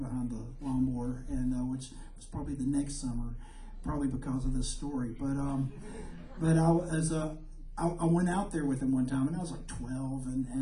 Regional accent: Muscle Shoals, Alabama, United States; upbringing wasn't a typical North Alabama upbringing, and I'm from the northwest corner of Alabama, and I'm from the Muscle Shoals area

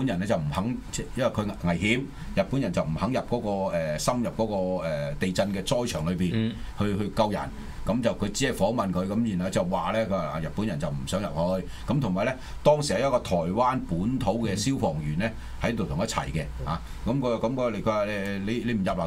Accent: China; 我哋中國人有嘅過往咁多年都係叫早晨、早安、午安、晚安，幾好聽。

